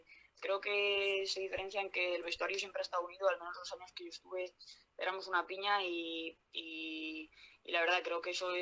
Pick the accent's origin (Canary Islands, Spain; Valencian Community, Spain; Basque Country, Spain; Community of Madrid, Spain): Community of Madrid, Spain; Madrid; yo soy de Vallecas y desde pequeña sé lo que es el Rayo y bueno, poder representar el equipo de mi barrio